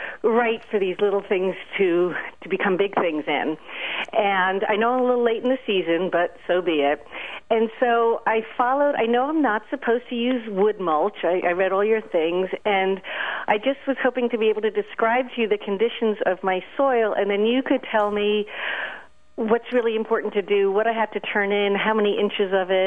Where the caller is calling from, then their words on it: Princeton, New Jersey, United States; I'm calling you from Princeton, New Jersey.